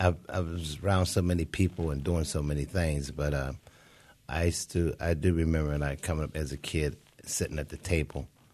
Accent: Pittsburgh, Pennsylvania, United States; Well, it shaped my life because I was supported by so many people by the neighborhood.

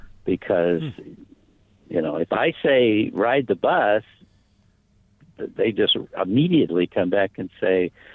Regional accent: Santa Monica, California, United States; moved away as an adult; now in East Rochester, United States; Now, I grew up in Santa Monica and rode the bus by myself and with my playmate from West LA to Santa Monica Beach while we were in elementary school.

